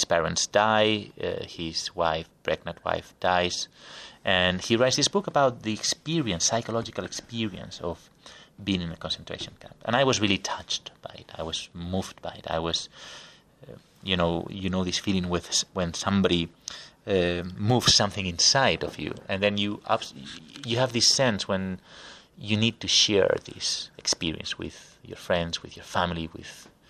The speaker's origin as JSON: {"language": "English", "country": "Spain", "second_language": "English", "said": "You know, we are Spaniards and we are from Spain, and also we felt that we don't have an Holocaust museum in Spain"}